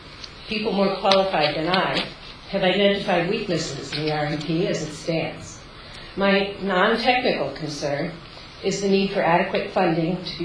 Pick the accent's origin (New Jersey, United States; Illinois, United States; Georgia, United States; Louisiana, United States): New Jersey, United States; Madison; from Madison, New Jersey, which is outside the Highlands region.